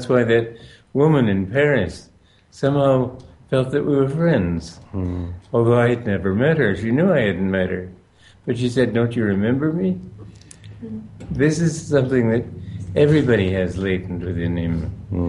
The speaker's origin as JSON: {"language": "English", "country": "Romania", "tie": "born or raised there", "second_language": "English", "moved": "yes", "said": "I was born in Romania. So I grew up learning Romanian, German, and English. Then they sent me to school in Switzerland where I learned French."}